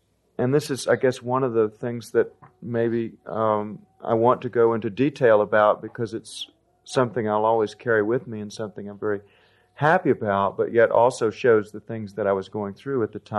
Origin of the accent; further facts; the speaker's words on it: Durham, North Carolina, United States; because my dad was from Durham and Rose Bowl, as I said, and I grew up around Duke, and Duke had an engineering school